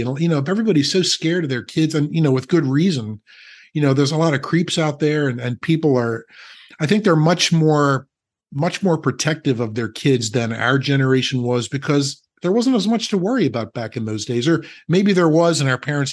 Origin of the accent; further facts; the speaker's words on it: Pennsylvania, United States; I grew up on Brill Street, which was a little street that was near Tabor and Godfrey. I used to tell people I lived behind Sears on the Boulevard when Sears on the Boulevard was there.